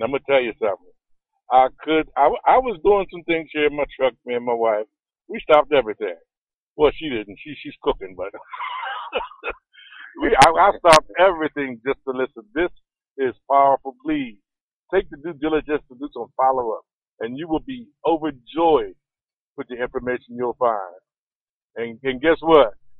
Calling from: West Virginia, United States; Well, I'm hunkered down here in the snow in West Virginia Mountains.

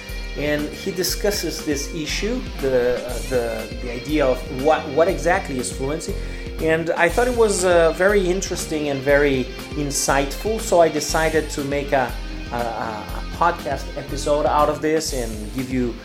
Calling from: Porto Alegre, Rio Grande do Sul, Brazil; English is a second language

